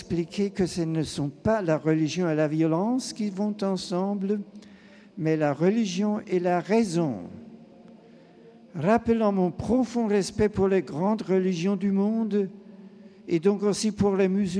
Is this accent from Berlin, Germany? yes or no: no; Bavaria, Germany; mon voyage pastoral en Bavière, mon pays natal